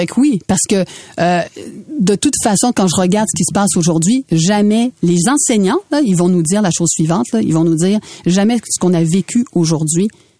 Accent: Quebec, Canada; ici chez nous au Canada

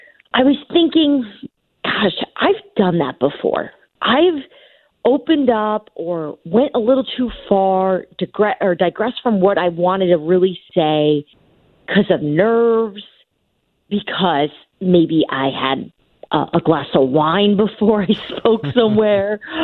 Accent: New Jersey, United States; I'm from Bergen County. I'm north.

